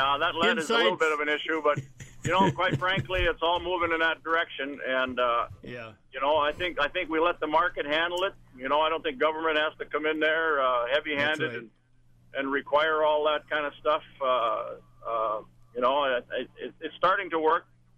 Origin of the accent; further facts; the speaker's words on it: Alexandria, Minnesota, United States; Oh, Alexandria, actually.